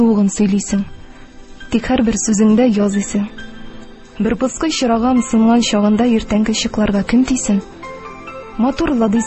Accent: Tuban Abdul, Tatarstan, Russia; Мин үзем Татарстан Республикасыннан, Әлмәт районы Түбән Абдул авылыннан булам.

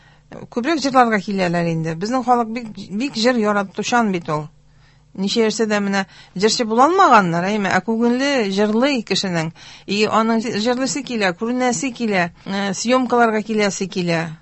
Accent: Ufa, Bashkortostan, Russia; Әйе, мин Уфада туып үстем.

